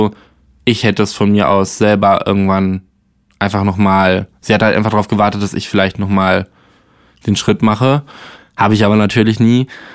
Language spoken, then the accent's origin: German; Arnsberg, North Rhine-Westphalia, Germany; Also ich komme aus der Nähe von Soest und eher so Arnsberg.